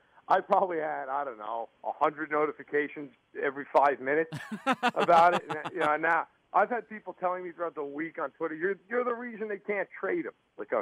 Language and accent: English; New York, United States; there was just always a lot of talk locally, and I'm from New York, so I hear it all the time.